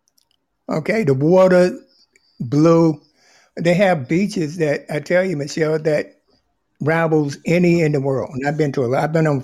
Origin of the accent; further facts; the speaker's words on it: North Carolina, United States; Anybody ask me, where are you from? I'm from North Carolina. Where are your roots?